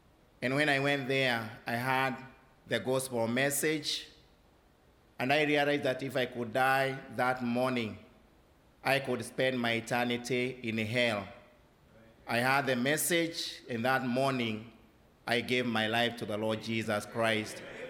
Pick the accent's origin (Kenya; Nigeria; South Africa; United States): Kenya; born there; I was born in Kenya by my parents who are Catholics. They were Roman Catholics